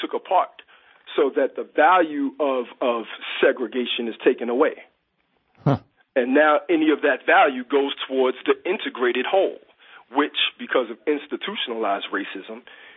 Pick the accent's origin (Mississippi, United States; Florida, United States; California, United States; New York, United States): New York, United States; Brooklyn; You know, I'm from Brooklyn, New York. And I went to a school with predominantly white people until about second grade.